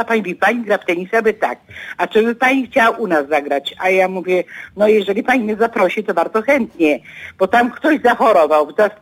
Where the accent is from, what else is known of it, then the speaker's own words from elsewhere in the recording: Gdynia, Pomeranian Voivodeship, Poland; born there; now in Słupsk, Poland; mieszkam w Słupsku, ale jestem na ogół gdynianką, bo w Gdyni się urodziłam.